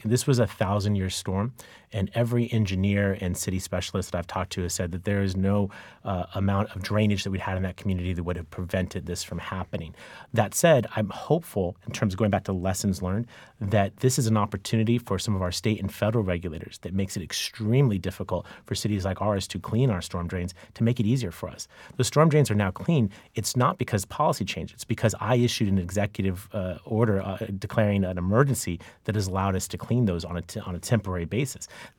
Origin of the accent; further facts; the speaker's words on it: San Diego, California, United States; born there; When I was born here in San Diego in the late 1970s